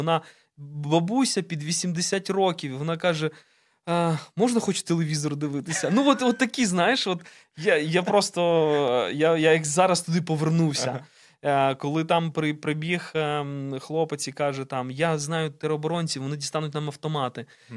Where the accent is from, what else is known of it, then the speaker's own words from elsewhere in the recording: Chernivtsi, Chernivtsi Oblast, Ukraine; ми переїхали до Чернівців, тому що нам потрібно було зробити документи, ми самі родом з Чернівців